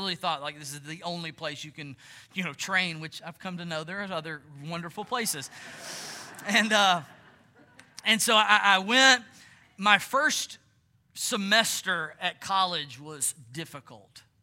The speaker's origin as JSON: {"language": "English", "region": "Georgia", "country": "United States", "said": "I'm from Georgia. Winter's coming. I don't like this."}